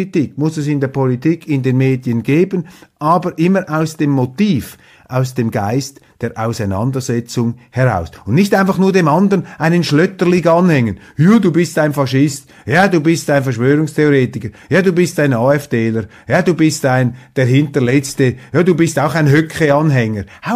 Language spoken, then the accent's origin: German; Switzerland; für mich jetzt als Schweizer, sehr interessant zu beobachten.